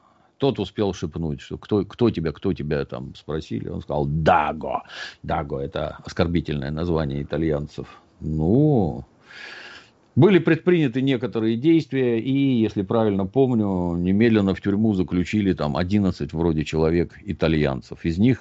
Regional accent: Saint Petersburg, Russia; Все происходило в родном городе Санкт-Петербурге.

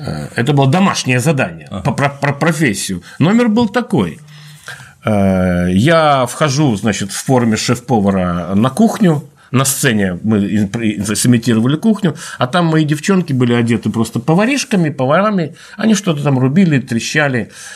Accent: Rivne, Rivne Oblast, Ukraine; born there; Там не делали трактора в Ровную, я родился в на Украине.

